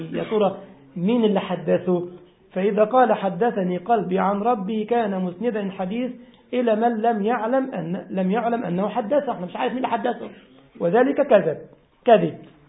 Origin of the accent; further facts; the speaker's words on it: Egypt; وهو عندنا في مصر راح الكعبة امتى؟